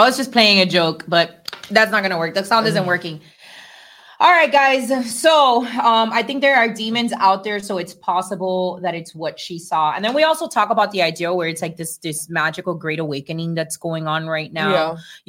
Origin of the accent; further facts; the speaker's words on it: Miami, Florida, United States; But I have a lot to do with the fact that, like, growing up in Miami, like, we already kind of like been